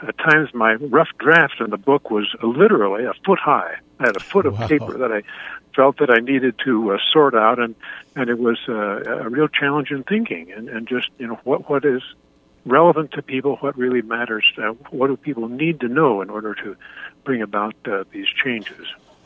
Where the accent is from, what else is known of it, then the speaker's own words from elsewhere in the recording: Juneau, Alaska, United States; just trying to help teenagers in my hometown in Juneau, Alaska.